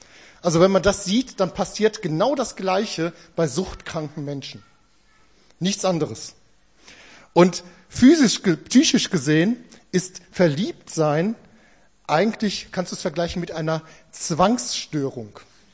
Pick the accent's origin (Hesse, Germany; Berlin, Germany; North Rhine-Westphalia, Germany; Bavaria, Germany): North Rhine-Westphalia, Germany; Gevelsberg; Wir kommen aus Gevelsberg, gar nicht so weit von hier weg, wo wir wohnen.